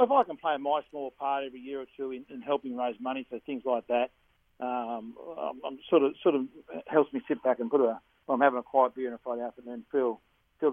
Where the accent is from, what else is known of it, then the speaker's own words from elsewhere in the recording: Dubbo, New South Wales, Australia; And I grew up in Dubbo, so I'm used to a bit of heat